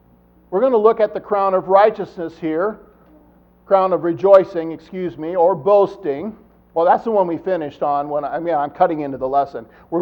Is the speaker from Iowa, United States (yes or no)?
yes; Iowa, United States; A farmer friend of mine that I worked for years in North Iowa, where we grew up in Butler County